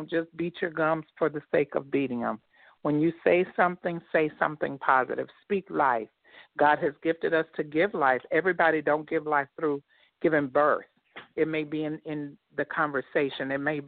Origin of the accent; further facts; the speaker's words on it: Port St. Joe, Florida, United States; But as I stated … I moved down to South Florida from Port St. Joe, Florida. It's in the Panhandle in North Florida.